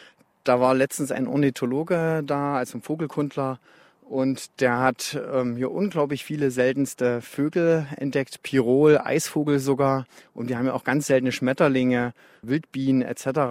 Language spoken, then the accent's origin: German; Thuringia, Germany; ich bin ja eigentlich in meine wirkliche Heimat zurückgekehrt und fühle mich ja auch wirklich als Thüringer und bin ja auch sehr glücklich und zufrieden als Thüringer.